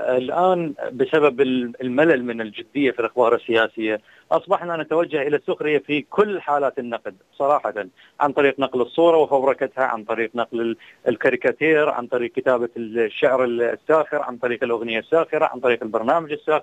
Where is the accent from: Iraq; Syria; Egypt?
Iraq; وعندنا في العراق على وجه الخصوص